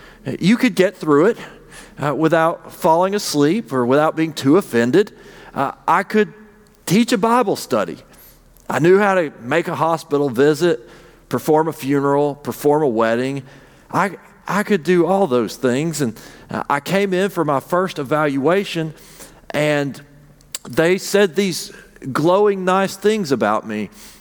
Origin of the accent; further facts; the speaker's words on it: Appalachia, United States; And as an Appalachian, I give thanks for our musical offering today.